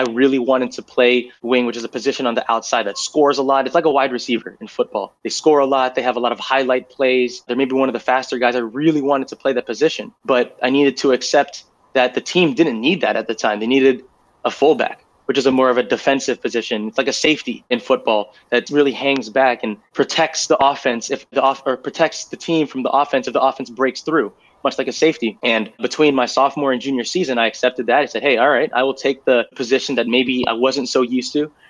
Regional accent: California, United States; So I grew up here in the Bay Area not playing rugby.

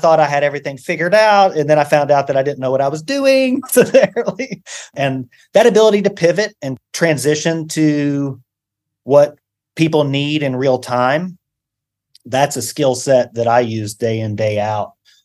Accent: Virginia, United States; Virginia. And, you know, I think as I graduated high school in the late 90s, I really tried to dumb down my accent.

